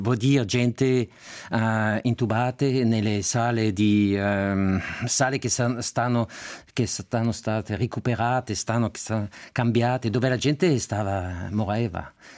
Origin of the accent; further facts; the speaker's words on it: Geneva, Switzerland; io sono nato, cresciuto in Svizzera per caso, come tutti, a Ginevra